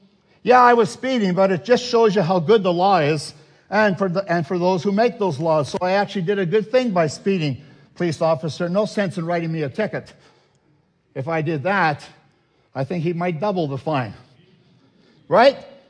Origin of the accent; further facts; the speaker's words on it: Netherlands; now in Canada; I'm from Holland, so I think I can't invite you to my house either. I'm not a real Canadian.